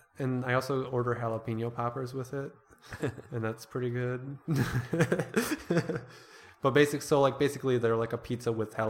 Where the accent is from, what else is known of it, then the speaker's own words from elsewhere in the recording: Wyoming, Michigan, United States; Yeah, they used to have one in Studio 28. I grew up in Wyoming.